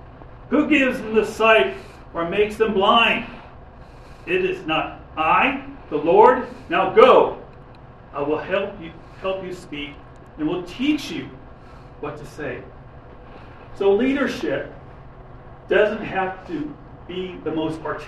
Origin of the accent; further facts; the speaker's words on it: California, United States; Now, I grew up in outside of Los Angeles in a time where there was nothing but kids, horses, and dogs.